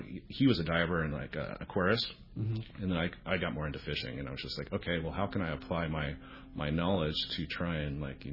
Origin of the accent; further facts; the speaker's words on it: San Diego, California, United States; Yeah, I was born and raised in San Diego.